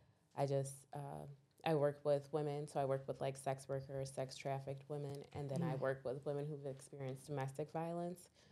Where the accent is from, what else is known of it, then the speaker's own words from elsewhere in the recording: Schaumburg, Illinois, United States; I was born in Maywood, but I think that was just because that's where my mom was at the time. But otherwise, nope. Just I've always been next to Schaumburg.